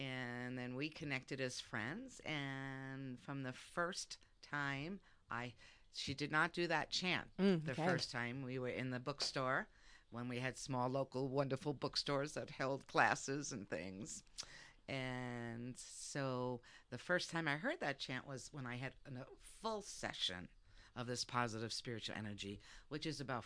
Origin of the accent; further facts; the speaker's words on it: New York City, New York, United States; accent: New York City; also born or lived in Los Angeles; now in Reno, United States; I moved to Reno, and actually, my accent's from New York City, yeah. Brooklyn, the best pizza in the world. Then I went to Los Angeles, and that's how I migrated to Reno.